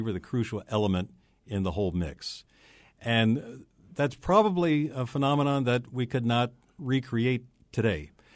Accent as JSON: {"language": "English", "town": "Atlanta", "region": "Georgia", "country": "United States", "tie": "born or raised there", "said": "I grew up in Atlanta, and I'm old enough to have seen King on TV during his lifetime."}